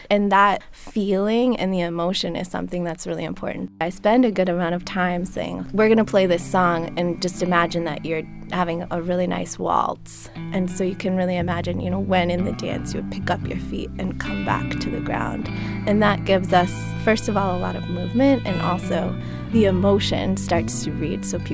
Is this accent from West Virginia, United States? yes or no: yes; West Virginia, United States; I grew up in West Virginia playing klezmer music, which is Eastern European traditional folk music.